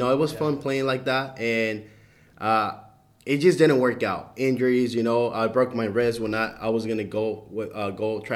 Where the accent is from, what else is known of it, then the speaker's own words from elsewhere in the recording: Mexico; Because growing up in Mexico, going through a different adversity and stuff like that.